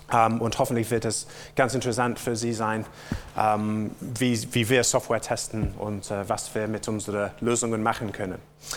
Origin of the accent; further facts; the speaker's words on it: England, United Kingdom; German is a second language; Wie Sie wahrscheinlich von meinem Akzent hören können, komme ich nicht aus Deutschland, sondern komme auch aus der Insel, aus Großbritannien. Und ich werde versuchen, diesen Vortrag auf Deutsch zu geben.